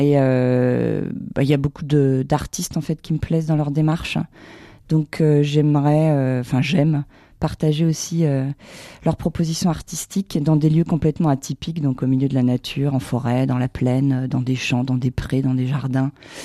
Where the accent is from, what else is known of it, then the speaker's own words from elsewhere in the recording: Crépy-en-Valois, Hauts-de-France, France; Je suis née à Crépy-en-Valois.